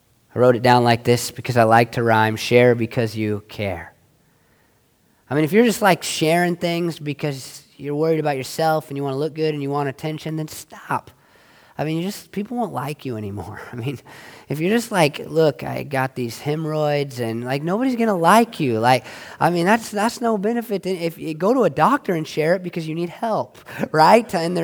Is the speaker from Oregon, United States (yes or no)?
yes; Oregon, United States; I mean, I'm from Oregon. I have nothing in common with these people.